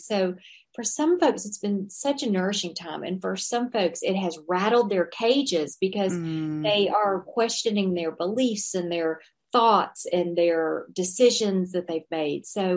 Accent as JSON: {"language": "English", "town": "Memphis", "region": "Tennessee", "country": "United States", "said": "I'm from Memphis. So going to a meditation class, you know, 12 years ago was a very woo-woo thing to do."}